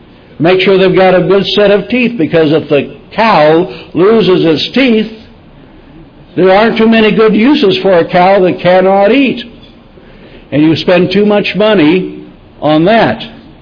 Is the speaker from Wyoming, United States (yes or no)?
yes; Wyoming, United States; Now, I'm from Wyoming, and they have some rather rude ways of explaining about picking a mate in Wyoming.